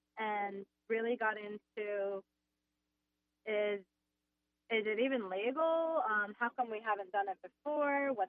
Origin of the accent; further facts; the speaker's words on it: New Jersey, United States; now in Texas, United States; I am from New Jersey originally, but I live in Texas. I've been in Texas for, I want to say, 9 years now.